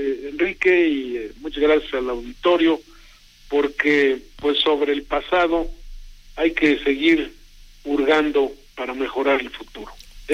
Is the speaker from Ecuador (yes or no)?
no; Texcoco, State of Mexico, Mexico; precisamente en mi tierra, en Texcoco